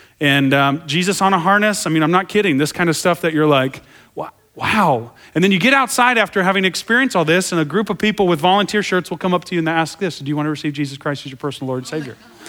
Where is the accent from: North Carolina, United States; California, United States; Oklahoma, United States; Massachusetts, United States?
Oklahoma, United States; Tulsa; I was raised in Tulsa, Oklahoma, a very charismatic place. I went to a Southern Baptist church.